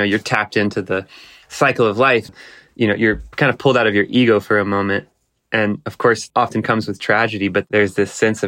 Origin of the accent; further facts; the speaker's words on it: Texas, United States; And I grew up in Texas playing gut house blues and a lot of Manouche jazz and Western swing